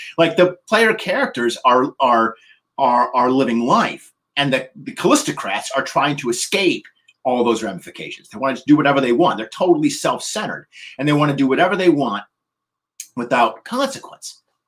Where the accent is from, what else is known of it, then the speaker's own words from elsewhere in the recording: Nevada, United States; I grew up in Nevada, and L. Ron Hubbard, who founded Scientology, you know, lived like, you know, an hour's drive from my house.